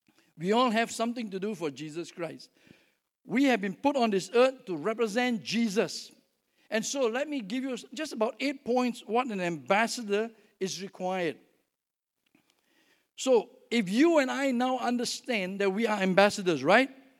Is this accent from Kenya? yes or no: no; Singapore; I speak more than one language because from where I come from Singapore. And we have to speak English, we have to learn Malay, and we have to learn Mandarin. So I don't speak Mandarin, I speak Malay, I speak a little bit of Greek and a little bit of Arabic.